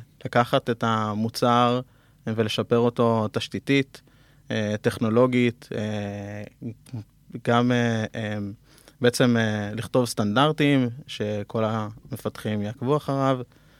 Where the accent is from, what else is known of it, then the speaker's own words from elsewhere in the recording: Beit Gamliel, Central District, Israel; now in Tel Aviv, Israel; בן 30, במקור אני ממושב בית גמליאל, ליד רחובות, ובשנים האחרונות אני מתגורר בתל אביב.